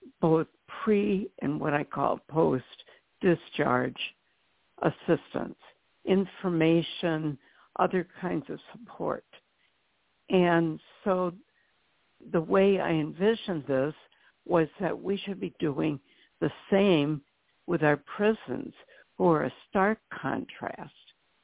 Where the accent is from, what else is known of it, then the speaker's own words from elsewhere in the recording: St. Louis, Missouri, United States; my husband's work took our family of six to my hometown, which is St. Louis, Missouri.